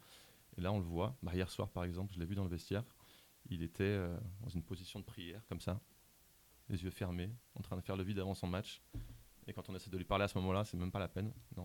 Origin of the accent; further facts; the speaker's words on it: France; moved away; pour moi, en tant que Français ici, c'est une grande chance d'être là.